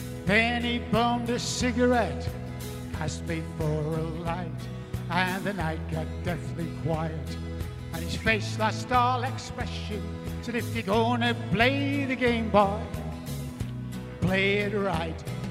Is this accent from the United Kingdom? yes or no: yes; England, United Kingdom; Spanish is a second language; now in Spain; Soy inglés, però no és culpa meva.